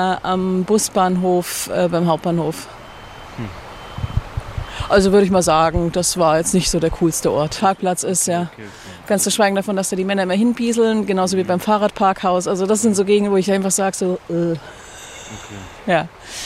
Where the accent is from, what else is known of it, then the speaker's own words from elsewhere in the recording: Munich, Bavaria, Germany; ich bin eine Zugereiste. Ne? Ich bin erst seit 6 Jahren hier und ich komme aus München.